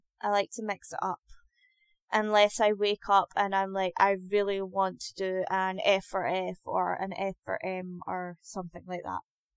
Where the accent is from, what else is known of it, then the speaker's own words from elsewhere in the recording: Scotland, United Kingdom; I was born and raised in Scotland, but I am Scottish-Irish. I'm half and half.